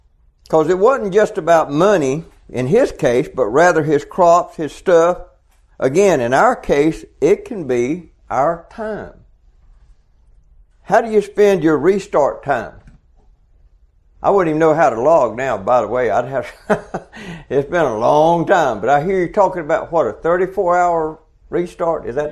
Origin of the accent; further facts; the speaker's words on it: Georgia, United States; I'm from South Georgia, you could tell pretty quick.